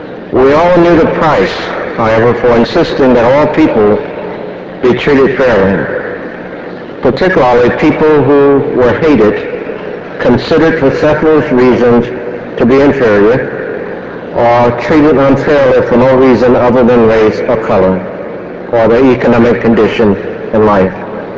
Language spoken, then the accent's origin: English; Mount Gilead, North Carolina, United States; as I was in traveling from Durham, from North Carolina Central, to my hometown in Mount Gilead.